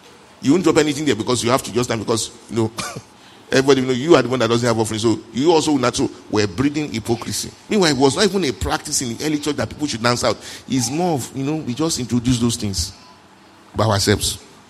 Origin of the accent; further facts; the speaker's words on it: Nigeria; I'm a Catholic, but I'm not a Roman Catholic. I'm a Nigerian Catholic.